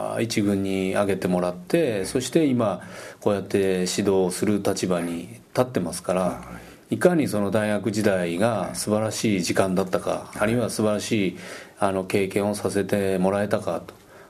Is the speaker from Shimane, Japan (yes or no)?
yes; Matsue, Shimane, Japan; 自分自身は島根県の松江市というところの出身なんで、